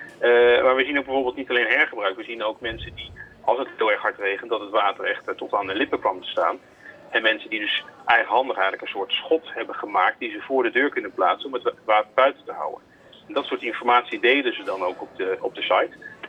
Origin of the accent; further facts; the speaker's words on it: Amsterdam, North Holland, Netherlands; dan is natuurlijk wel de organisatie waar je het eerst naar kijkt, is Waternet als Amsterdammer.